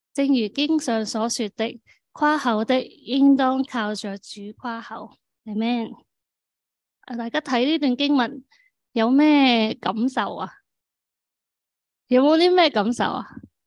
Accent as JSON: {"language": "Cantonese", "country": "Hong Kong", "said": "作为香港人啦，作为即系华人咁样，好多时都系想做最醒嗰个噶嘛。"}